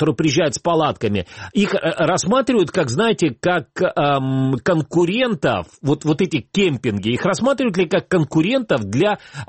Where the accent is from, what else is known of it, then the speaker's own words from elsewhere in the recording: Crimea, Ukraine; ну вот мне, как крымчанин, очень интересно понять логику.